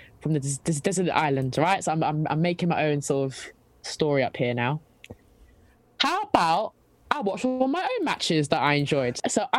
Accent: London, United Kingdom; See, I'm from London, you see. So London people, we just say everything as quick as possible.

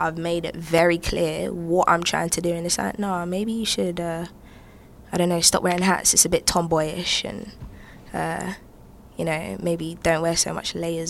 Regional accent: United Kingdom; I'm black, I'm British, and I rap.

